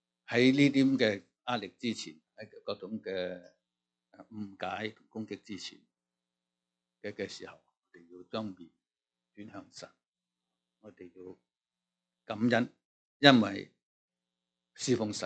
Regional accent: China; 其实当时我哋从大陆嚟嘅好多啲学生啊、学者啊

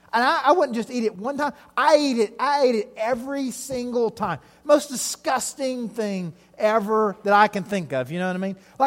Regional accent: Tennessee, United States; I grew up in East Tennessee, like, I don't even know how to spell those words for the most part

